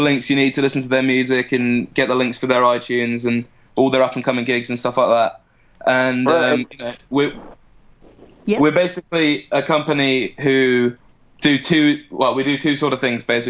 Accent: London, United Kingdom; I grew up in London. I grew up in South London.

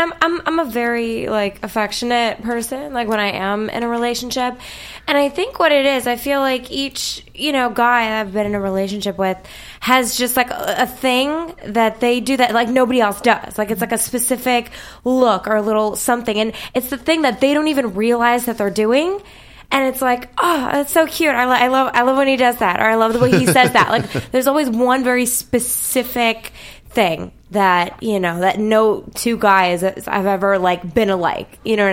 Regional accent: Chicago, Illinois, United States; I'm from Chicago.

